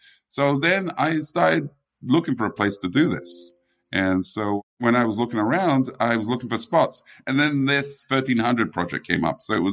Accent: England, United Kingdom; Even though I grew up in England, I didn't grow up with baked beans on toast, even though I had it. But I grew up in a Caribbean house, a Jamaican house

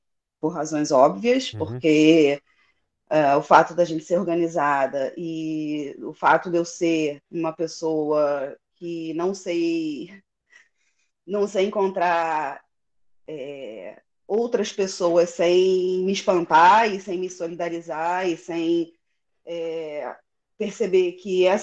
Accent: Brazil; also born or lived in Germany; now in Portugal; eu sou brasileira. Na verdade, eu nasci na Alemanha por conta do contexto da vida do meu pai, profissional. Vim para Portugal há 8 anos. Vai fazer 8 anos agora, no final do ano.

